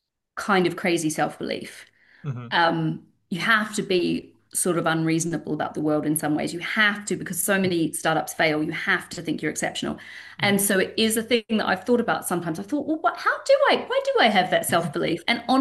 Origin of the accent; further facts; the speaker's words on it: New Zealand; So the important difference is that I grew up in New Zealand